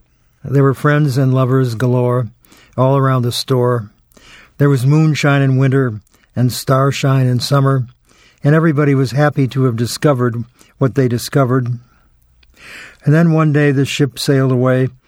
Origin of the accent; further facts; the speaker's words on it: New York, United States; And I said, well, I'm from New York.